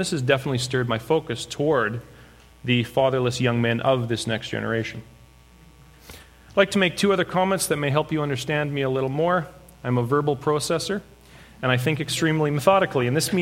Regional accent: Serowe, Central District, Botswana; born there; I was born in Botswana, the country above South Africa, in a town called Serowe, in March of 77.

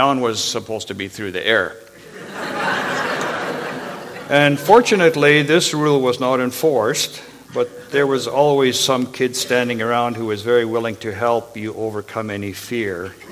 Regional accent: Kelowna, British Columbia, Canada; I grew up in Kelowna

